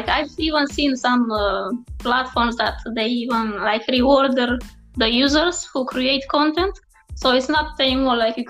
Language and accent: English; Romania; English is a second language; moved away as an adult; now in United Kingdom; I'm 20-something, let's say. So, okay. Yeah, and I'm from Romania, and I came in England 6 years ago to study psychology